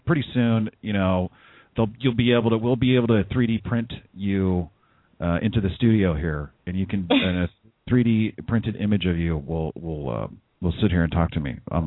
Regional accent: San Jose, California, United States; I grew up in San Jose. I grew up in San Jose, California. It's essentially northern Mexico.

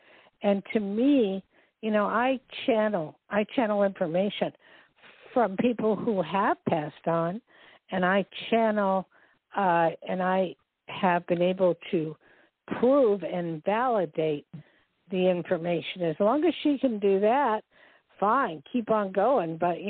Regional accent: New Jersey, United States; born there; Like, I was born in Jersey.

